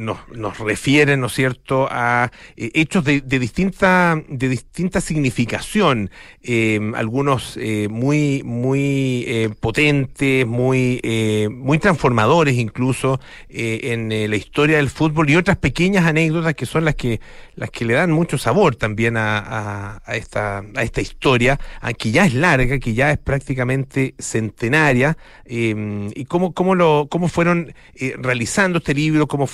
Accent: Chile; Como chilenos, en el caso nuestro

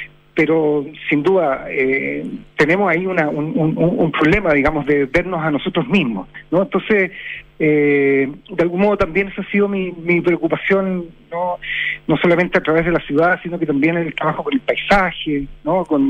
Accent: Santiago, Santiago Metropolitan Region, Chile; Sobre todo quienes somos santiaguinos, digamos, y hemos habitado y recorrido y caminado esta ciudad, ¿no?, en forma permanente.

